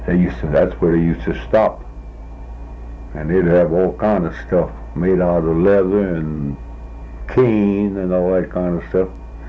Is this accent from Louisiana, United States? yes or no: yes; Slidell, Louisiana, United States; born there; My mother wasn't born in Slidell. I was born in Slidell.